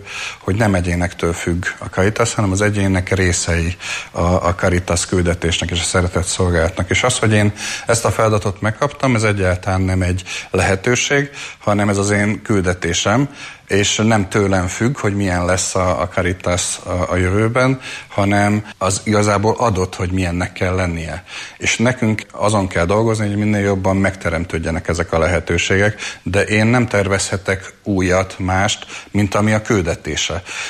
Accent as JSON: {"language": "Hungarian", "town": "Eger", "region": "Heves", "country": "Hungary", "tie": "born or raised there", "said": "mert bár viszonylag korán én Egerbe nőttem föl"}